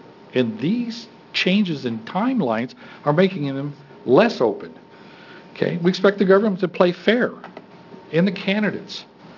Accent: United States; I'm from Linn County.

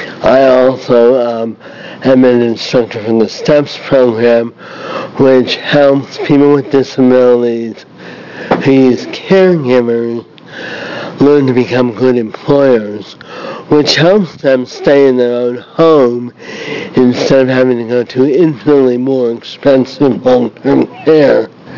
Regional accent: Eugene, Oregon, United States; I'm from Eugene, Oregon. For the last 30 years, I have worked at independent living centers in California and here in Oregon.

